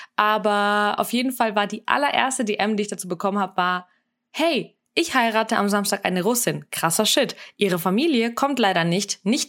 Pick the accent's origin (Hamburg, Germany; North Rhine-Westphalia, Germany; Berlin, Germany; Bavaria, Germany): Bavaria, Germany; Nuremberg; ich komme aus Mittelfranken, ne, als Nürnbergerin